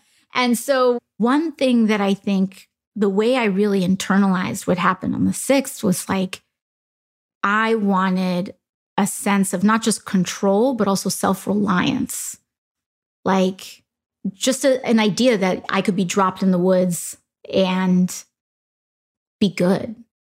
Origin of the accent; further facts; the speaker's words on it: Bronx, New York, United States; because I come from the Bronx, and it's not like I grew up with the Bronx having all white elected officials.